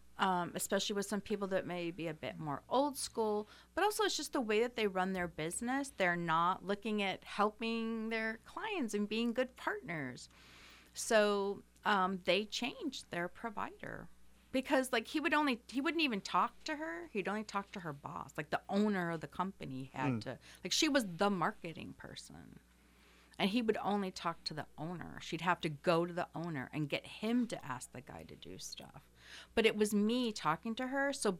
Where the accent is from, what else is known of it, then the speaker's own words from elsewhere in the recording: Gloversville, New York, United States; I'm from Gloversville originally.